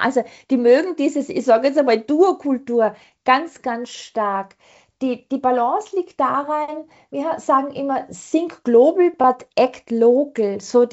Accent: Austria; now in China; meine Werte habe ich da gekriegt, wo ich aufgewachsen bin, in Österreich. Heute fühle ich mich international, vielleicht auch ein bisschen asiatisch.

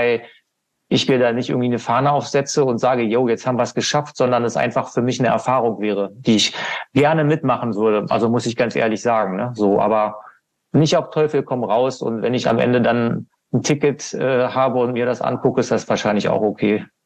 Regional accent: Hanover, Lower Saxony, Germany; Das ist in Hannover, ne? Meine Heimatstadt.

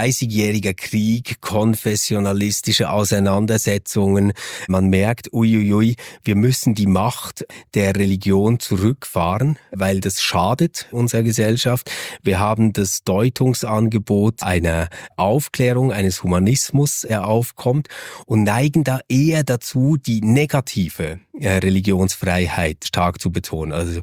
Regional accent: Switzerland; mir als Schweizer

